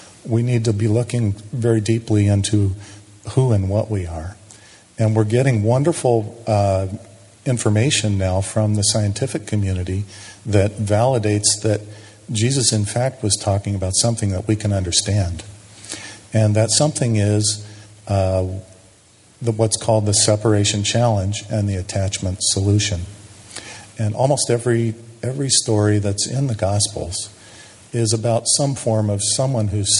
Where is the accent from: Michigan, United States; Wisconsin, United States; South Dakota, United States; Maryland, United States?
Wisconsin, United States; Sheboygan; I'm from Sheboygan.